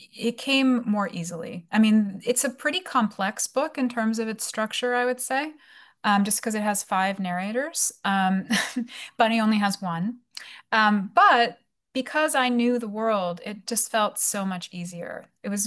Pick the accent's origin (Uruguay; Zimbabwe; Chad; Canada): Canada; I mean, I'm also Canadian, so that's part of it, I think.